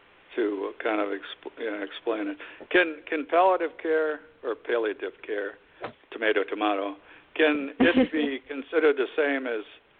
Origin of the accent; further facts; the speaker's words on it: Milwaukee, Wisconsin, United States; I'm from Wisconsin, so I understand.